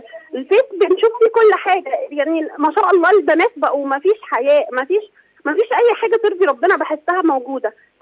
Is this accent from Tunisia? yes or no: no; Egypt; now in Saudi Arabia; انا من مصر بس عايشة في السعودية.